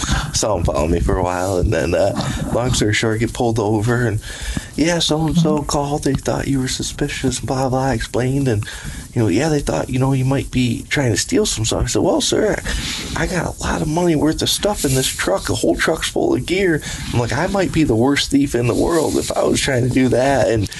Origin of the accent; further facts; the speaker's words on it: Michigan, United States; from Michigan.